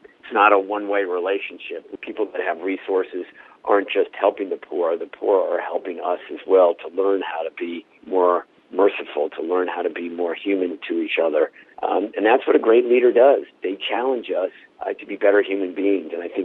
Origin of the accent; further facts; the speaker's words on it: United States; it forces me as an American, but as a human being, to look at the way I live